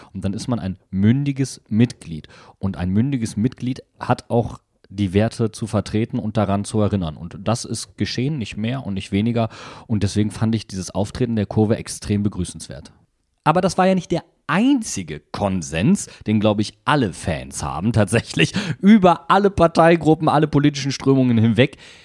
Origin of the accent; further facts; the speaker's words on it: Wuppertal, North Rhine-Westphalia, Germany; bei uns in Wuppertal